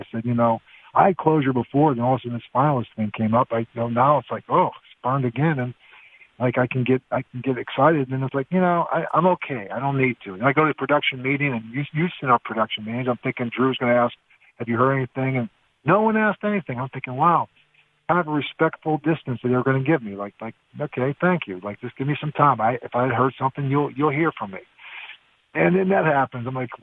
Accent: Pittsburgh, Pennsylvania, United States; You know, I grew up in Pittsburgh, and my coach went back there and coached.

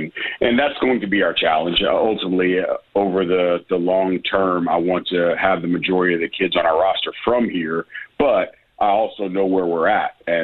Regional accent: Midwest, United States; You know, I'm from the Midwest originally.

